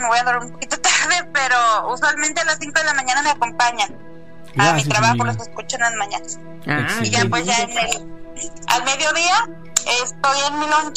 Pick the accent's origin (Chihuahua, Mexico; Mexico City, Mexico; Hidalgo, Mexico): Chihuahua, Mexico; now in Michigan, United States; Sí, vivo en Michigan, pero soy originaria de Chihuahua.